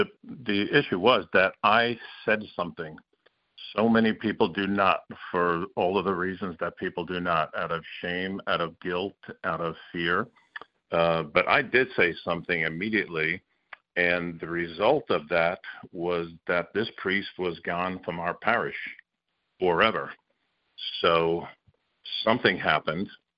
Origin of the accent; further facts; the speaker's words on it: Bayonne, New Jersey, United States; I went to a Catholic grammar school growing up in Bayonne, New Jersey.